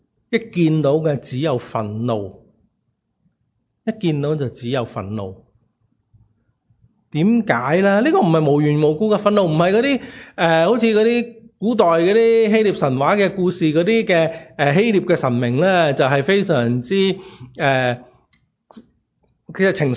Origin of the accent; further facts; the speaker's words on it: China; 咁我哋中國人都覺得呢啲係情有可原